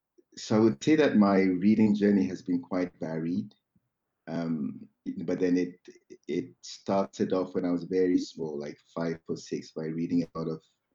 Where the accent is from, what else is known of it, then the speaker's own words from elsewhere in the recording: Ghana; I grew up in Ghana, and I grew up reading a lot of English books.